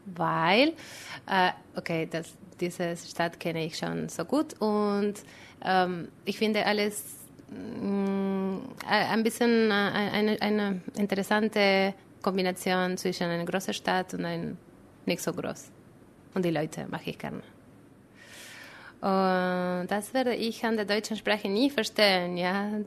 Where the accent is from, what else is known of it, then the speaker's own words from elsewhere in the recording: Argentina; German is a second language; Ich komme aus Argentinien. Ich bin 1971 geboren.